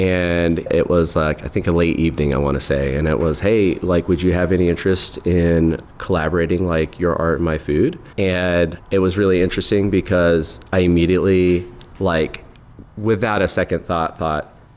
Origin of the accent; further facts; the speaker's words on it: Kansas, United States; also born or lived in North Dakota; So I grew up in Kansas. I was born in North Dakota and moved there when I was pretty young.